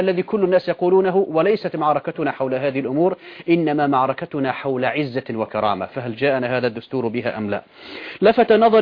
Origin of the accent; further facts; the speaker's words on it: Syria; عين له شخص مشهور عندنا في سوريا